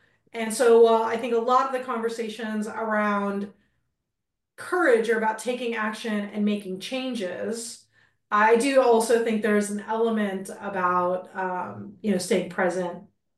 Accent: California, United States; So we live in Southern California. I was born in Southern California, stayed in Southern California.

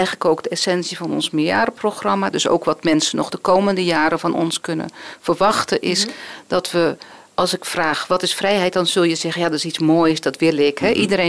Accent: Netherlands; Ja, ik ben geboren getogen in Nederland. En heb daar in Leiden geschiedenis gestudeerd.

